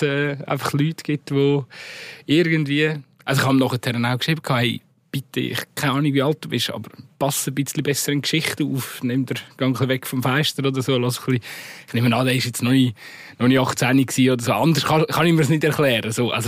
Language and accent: German; Switzerland; Also die Folge wird so oder so irgendwann ist auch bei uns in der Schweiz an.